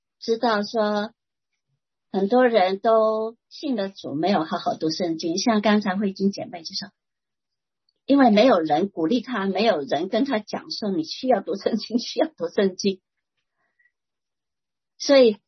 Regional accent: Shantou, Guangdong, China; 我是汕头人嘛，汕头人很多是有亲戚啊，有亲戚朋友在泰国，跟泰国的关系很密切的

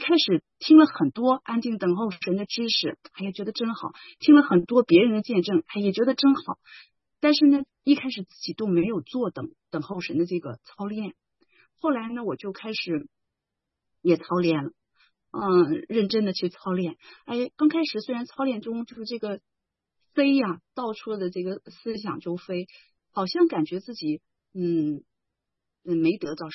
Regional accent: northern China, China; 我因为我婆家是那个南方人，我是北方人

